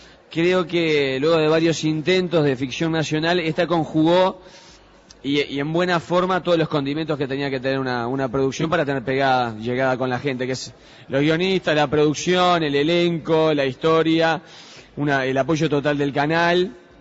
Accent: Montevideo, Uruguay; Yo nací en Capurro y siempre me moví en Paso Molino, Belvedere. O sea, la zona oeste de Montevideo es la zona en donde nací y me acunó siempre.

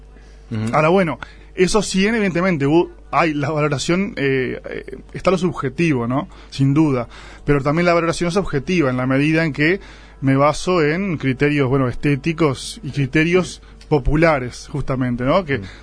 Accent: Mercedes, Soriano, Uruguay; now in Carmelo, Uruguay; De Mercedes, aunque de Mercedes. Vivo actualmente en Carmelo.

